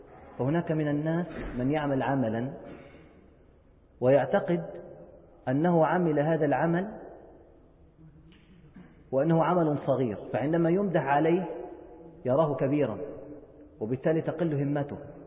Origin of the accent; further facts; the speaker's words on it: Palestine; عندنا في فلسطين على ما أذكر كان يغرف الرجل غرفة من التراب ويعثرها في وجه المعتدي